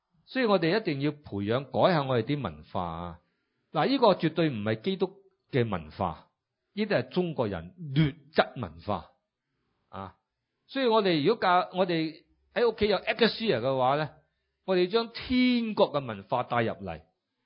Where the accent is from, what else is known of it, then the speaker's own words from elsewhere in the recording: Macau; born there; 我3月10号生日，我在澳门出世。